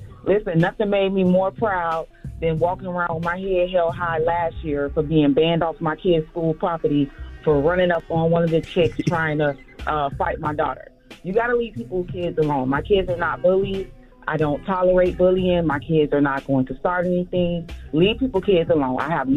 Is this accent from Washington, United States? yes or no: no; Miami, Florida, United States; I'm from Miami.